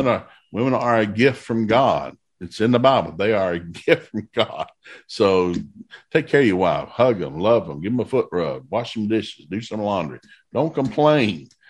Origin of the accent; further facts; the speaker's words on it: the South, United States; And so I grew up in the South. We thought, well, you get one spouse